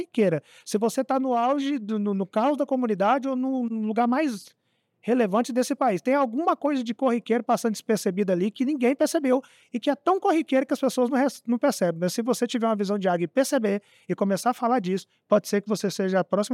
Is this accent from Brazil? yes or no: yes; Pitanguinha, Brazil; born there; Eu nasci em Pitanguinha, uma cidade de 25 mil pessoas, e quando eu surgi aos olhos da grande multidão, eu estava no Rio de Janeiro.